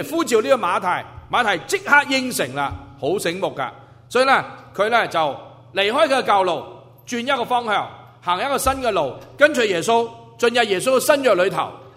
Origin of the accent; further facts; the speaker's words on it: China; 我说是啊，我是中国人啊